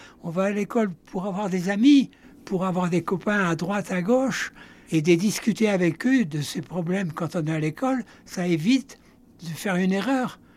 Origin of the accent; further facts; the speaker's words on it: Beirut, Beirut Governorate, Lebanon; Au Liban, à Beyrouth, où je suis né, du reste. Je suis né à Beyrouth.